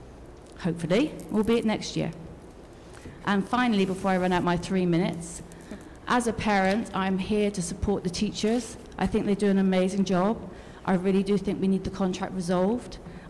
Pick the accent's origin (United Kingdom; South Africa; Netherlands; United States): United Kingdom; moved away as an adult; I'm actually British, as you can tell by my accent.